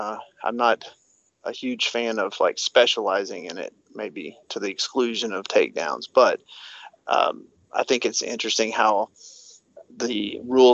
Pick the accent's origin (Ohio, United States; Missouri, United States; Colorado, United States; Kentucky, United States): Kentucky, United States; And I grew up in Kentucky, and there's a few places that have good wrestling programs